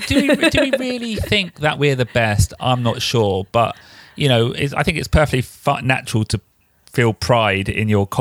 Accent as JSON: {"language": "English", "country": "United Kingdom", "said": "as a British person"}